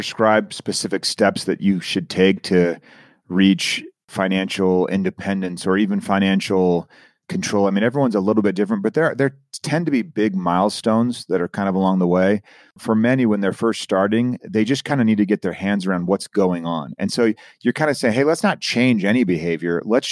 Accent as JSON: {"language": "English", "town": "Phoenix", "region": "Arizona", "country": "United States", "tie": "born or raised there", "said": "I was born and raised in Phoenix."}